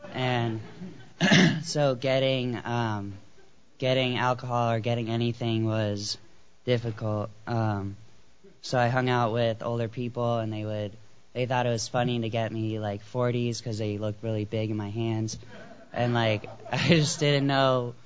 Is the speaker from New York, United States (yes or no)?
yes; New York, United States; now in Los Angeles, United States; But I got sober in Los Angeles. I grew up in New York, moved from New York to LA, and then pretty much jumped into everything.